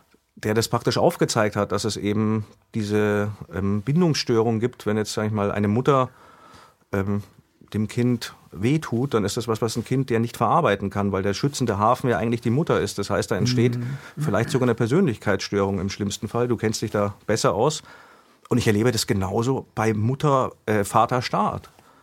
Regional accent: Bavaria, Germany; ich komme ja aus Bayern

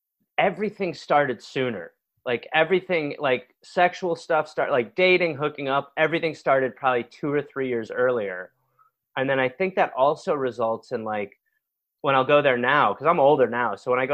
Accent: Milwaukee, Wisconsin, United States; I grew up in Milwaukee, Wisconsin.

